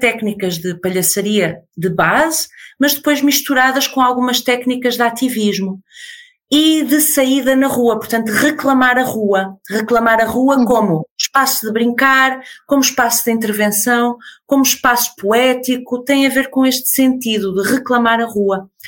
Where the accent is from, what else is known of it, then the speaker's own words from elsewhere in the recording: Porto, Norte, Portugal; eu já não reconheço o Porto onde cresci